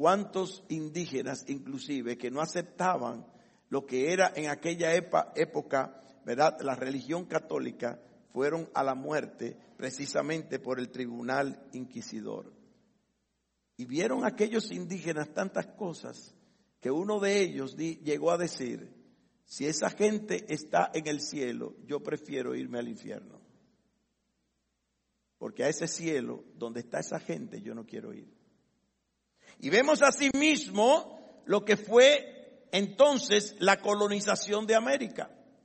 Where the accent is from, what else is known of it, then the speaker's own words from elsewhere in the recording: Dominican Republic; Y lamentablemente nuestra nuestro gentilicio es dominicanos. O sea que nosotros somos los perros de Dios.